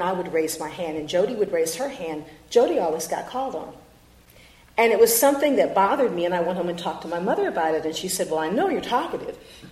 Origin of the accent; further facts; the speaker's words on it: Fort Wayne, Indiana, United States; born there; I was born in Fort Wayne, Indiana, in an industrial community in northwestern Indiana because my relatives had migrated from Alabama and Mississippi